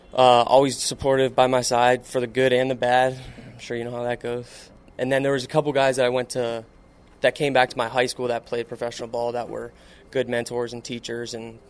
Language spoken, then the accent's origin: English; Palm Beach Gardens, Florida, United States; I'm 27, from Palm Beach Gardens, Florida, born and raised.